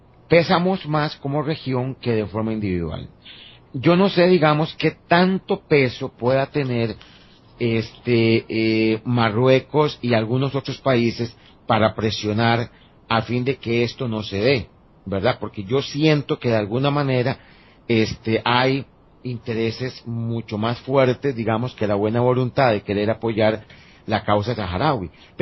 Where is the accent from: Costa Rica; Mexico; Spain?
Costa Rica; yo entiendo como costarricense